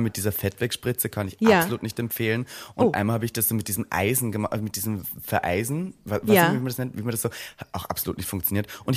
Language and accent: German; Austria; ich komme aus Österreich und habe gelernt, wir geben uns gern selber unsere Titel.